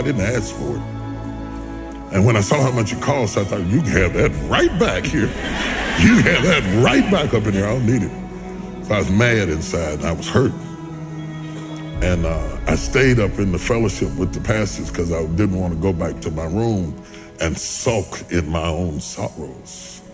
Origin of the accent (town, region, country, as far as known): West Virginia, United States